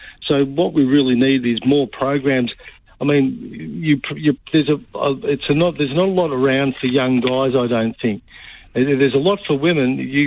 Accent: Frankston, Victoria, Australia; I grew up in Frankston, and then I moved to different areas

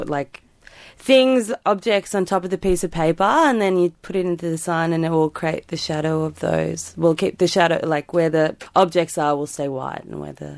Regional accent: Melbourne, Victoria, Australia; I mean, I'm from Melbourne, and when I was in Melbourne

